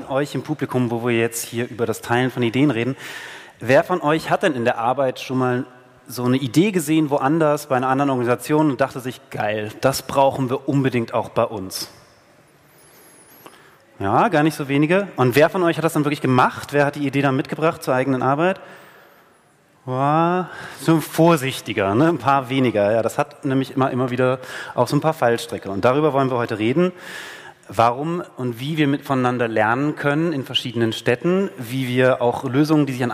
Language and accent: German; Cologne, North Rhine-Westphalia, Germany; Das freut mich, ich komme aus Köln.